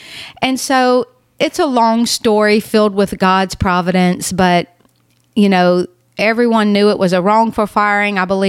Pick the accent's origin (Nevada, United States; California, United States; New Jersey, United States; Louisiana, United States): Louisiana, United States; Leesville; went off to Bible college and came right back home to Leesville, my hometown